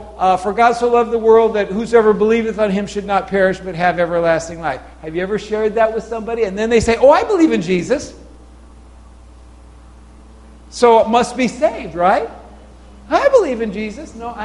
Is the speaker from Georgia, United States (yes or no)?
no; Mill Valley, California, United States; also born or lived in Fresno; So, yes, I was raised in Mill Valley, born in Fresno, but raised in Mill Valley.